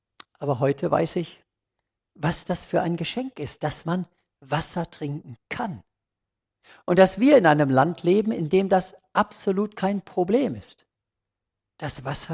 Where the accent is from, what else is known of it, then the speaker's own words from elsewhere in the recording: Johannesburg, Gauteng, South Africa; Ich bin in Johannesburg aufgewachsen.